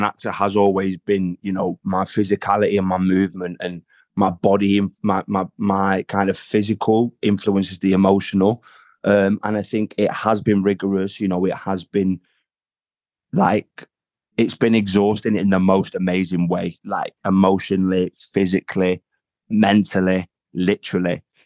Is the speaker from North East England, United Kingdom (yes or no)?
no; Manchester, North West England, United Kingdom; accent: Northern; It's not my accent. It's, you know, it's toned down a little bit, but it is on the map as Northern as maybe some may specifically say Manchester.